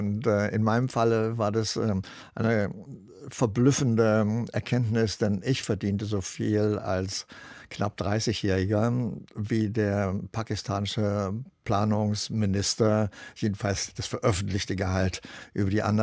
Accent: Germany; ich als Deutscher

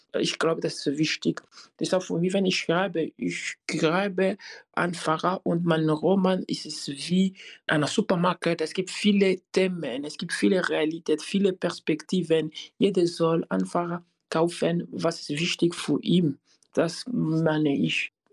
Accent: DR Congo; German is a second language; now in Europe; ich lebe einfach in Europa, weil mein Heimatland ein kaputtes Land ist. Das ist ein Grund. Es ist einfach nicht möglich, als Schriftsteller im Kongo zu leben.

